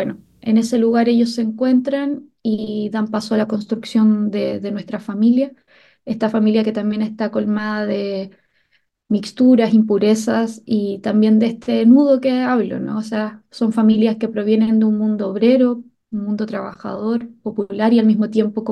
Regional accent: Santiago, Santiago Metropolitan Region, Chile; yo crecí en Santiago, en la capital, en Chile. Pero Santiago es grande también, ¿no? Como todas las capitales. Entonces siempre me sentí muy ajena a pensarme como santiaguina, porque yo crecí en la periferia

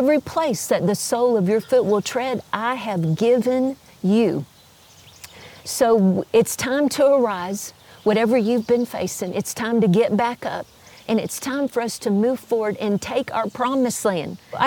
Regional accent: Texas, United States; Well, you know, I am a Texan, right? And that "don't mess with Texas," that's a real attitude, which I like, by the way.

